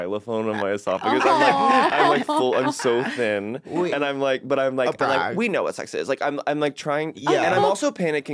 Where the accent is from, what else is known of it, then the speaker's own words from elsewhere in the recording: Nashville, Tennessee, United States; Nashville.